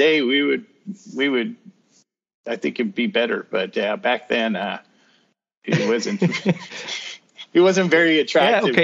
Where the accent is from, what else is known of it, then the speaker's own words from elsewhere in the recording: Greeley, Colorado, United States; Yeah, that was probably the highlight of growing up in Greeley.